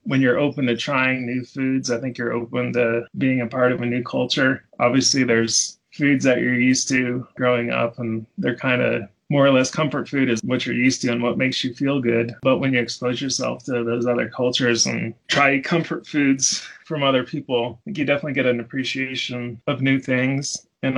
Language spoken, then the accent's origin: English; Florida, United States; where I grew up in Florida